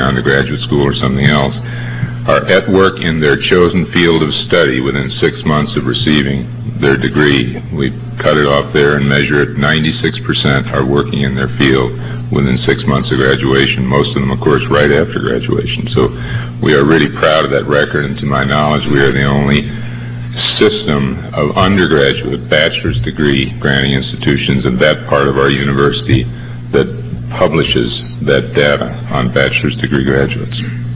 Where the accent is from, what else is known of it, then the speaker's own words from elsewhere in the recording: Hinsdale, Illinois, United States; the town that, for a while anyway, that I grew up in Hinsdale, Illinois